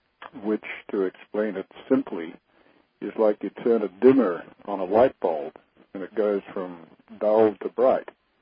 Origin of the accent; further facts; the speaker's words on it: New Zealand; now in United States; I come from New Zealand, and I've seen them down there.